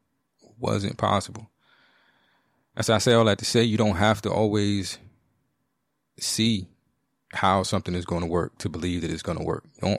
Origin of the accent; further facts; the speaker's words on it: United States; there is a lot I have benefited from, as you know, because I am an American.